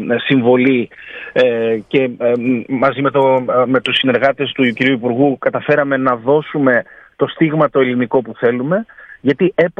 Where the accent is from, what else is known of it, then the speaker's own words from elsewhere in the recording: Greece; Να σας πω κάτι, ως Έλληνες είμαστε πάρα πολύ υπερήφανοι. Περήφανοι για αυτό που είμαστε